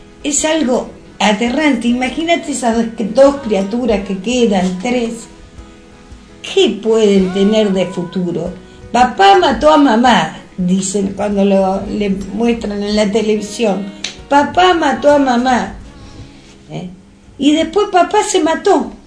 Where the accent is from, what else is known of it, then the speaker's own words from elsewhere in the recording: Argentina; moved away; Yo soy argentina.